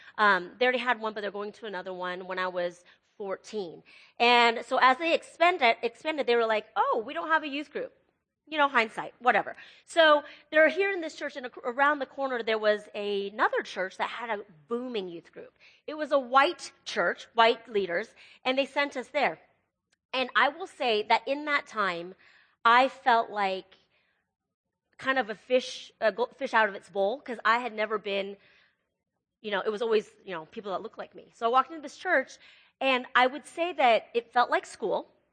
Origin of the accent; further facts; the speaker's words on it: Seattle, Washington, United States; born there; English is a second language; But I was born in Seattle, Washington, born to immigrant parents from Hong Kong. Technically, my dad's from China, but then they moved to Hong Kong, so that's kind of where we are. English is my second language.